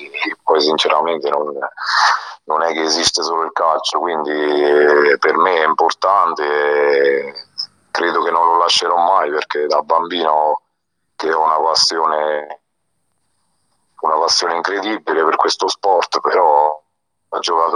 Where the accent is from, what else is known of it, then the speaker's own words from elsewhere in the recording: San Benedetto del Tronto, Marche, Italy; io sono di San Benedetto